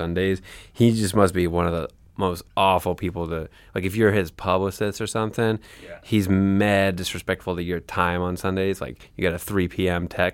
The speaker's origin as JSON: {"language": "English", "country": "Canada", "said": "But I feel like as a Canadian"}